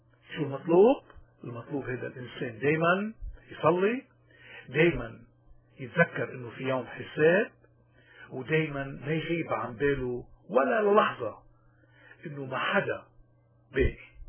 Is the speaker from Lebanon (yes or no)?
yes; Lebanon; accent: Lebanese; حبينا انه نتشارك نحن وياكم فيها هيك بلهجتنا اللبنانية المحببة